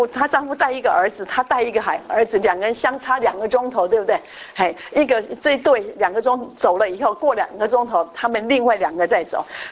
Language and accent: Chinese; China; 然后我们中国人有一句话说穷极呼天